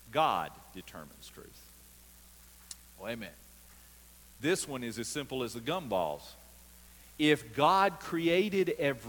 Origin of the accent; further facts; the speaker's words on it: Georgia, United States; I grew up around Six Flags Over Georgia. And when I was growing up at Six Flags Over Georgia, they had this neat ride.